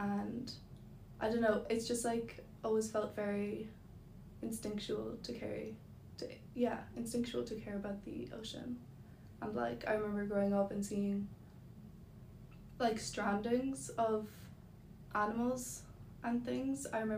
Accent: Skibbereen, Munster, Ireland; I'm from West Cork, around like the kind of Skibbereen area along the coast

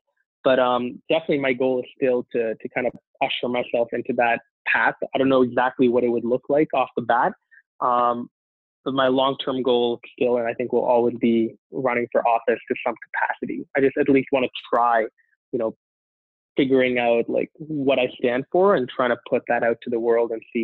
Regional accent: Toronto, Ontario, Canada; I align myself most closely with Toronto because I am Canadian

